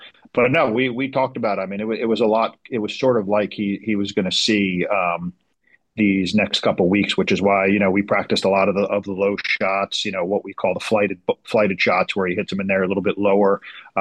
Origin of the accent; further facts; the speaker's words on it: New Jersey, United States; I am from New Jersey, and I still live in Bergen County.